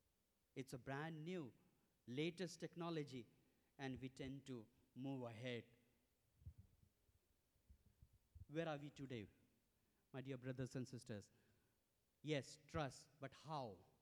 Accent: India; When we see, we come from India, and it's everything is multi.

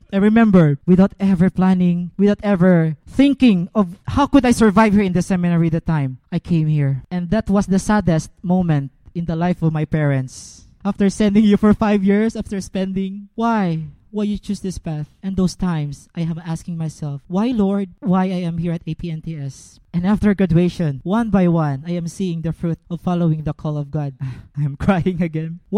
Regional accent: Iloilo, Western Visayas, Philippines; After the exam, I went back to my hometown, Iloilo. I'm riding a bus. I took a land trip going back to Iloilo.

